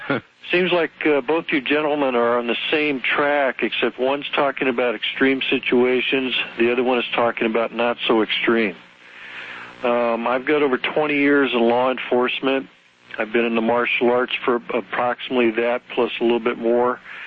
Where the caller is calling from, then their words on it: San Diego, California, United States; I'm calling from San Diego, first-time caller.